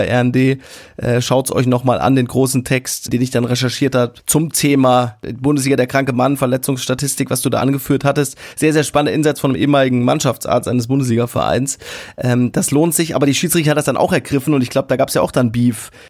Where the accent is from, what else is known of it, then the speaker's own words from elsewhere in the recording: Rhineland-Palatinate, Germany; ob es in Rheinland-Pfalz in meiner Heimat war